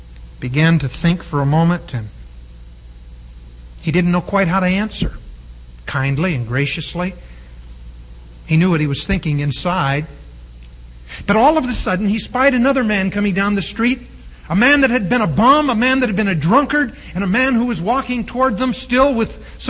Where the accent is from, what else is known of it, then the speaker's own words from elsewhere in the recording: England, United Kingdom; I hate to even think of it because I'm English.